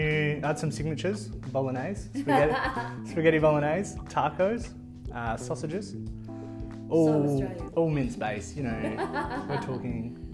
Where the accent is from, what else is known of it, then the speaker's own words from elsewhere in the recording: Port Lincoln, South Australia, Australia; I'm originally from Port Lincoln, which is on the Eyre Peninsula. There's about three peninsulas within South Australia.